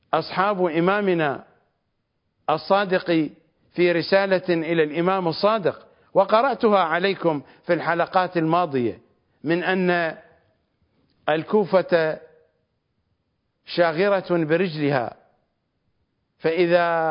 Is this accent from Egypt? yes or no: no; Iraq; لا أستطيع، وأنا عراقي، أبي عراقي وأمي عراقية